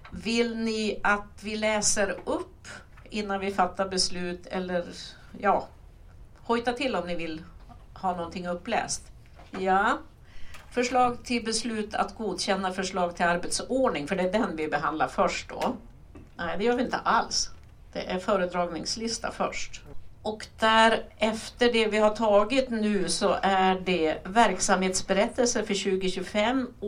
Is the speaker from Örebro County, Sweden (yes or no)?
no; Västerbotten County, Sweden; så kommer jag från Västerbotten, är bosatt i Umeå